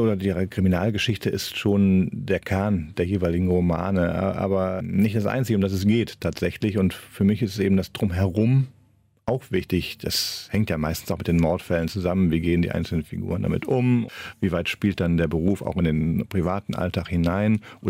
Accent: Wipperfürth, North Rhine-Westphalia, Germany; Ich komme aus dem Bergischen, da ist das Rheinische auch verbreitet, aber da gibt es in jedem Dorf schon wieder einen anderen Dialekt und ich komme aus Wipperfürth, da ist es also nah am Sauerland, schon nördlich der Benrather Linie. Also wir sprechen Ick

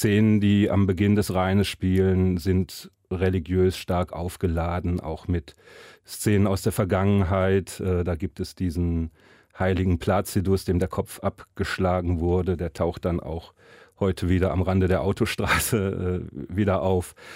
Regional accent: Karlsruhe, Baden-Württemberg, Germany; also born or lived in Düsseldorf; now in Cologne, Germany; ich bin in Karlsruhe geboren und aufgewachsen, danach nach Düsseldorf gegangen für einige Jahre. Seit gut 20 Jahren wohne ich in Köln mit Abstechern ins Fürstentum Liechtenstein.

